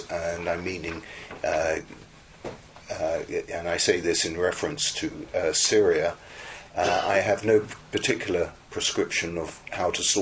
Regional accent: England, United Kingdom; now in United States; I'm English. I talk like this. That's the way I am. I'm now a US citizen. I have a US passport in one pocket, and I have a British passport in the other pocket.

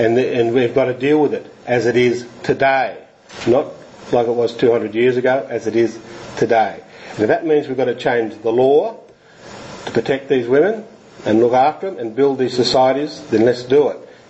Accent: Australia; I grew up in the Aboriginal community.

